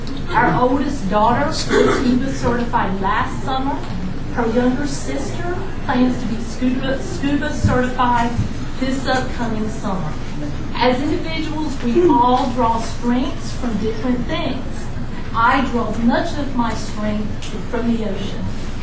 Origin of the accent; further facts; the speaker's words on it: North Carolina, United States; I grew up in Pamlico County, just a little up the coast on Buse Creek Island.